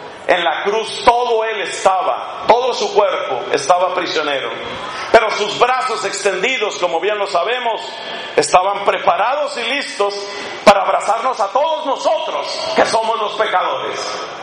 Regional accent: Colombia; Un amigo muy querido de mi propia nacionalidad, yo soy colombiano

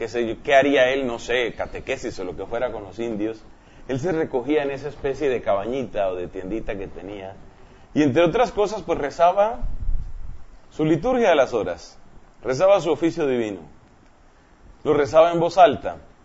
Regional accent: Colombia; luego estuvo en la costa atlántica, de mi país, o sea, hacia el norte

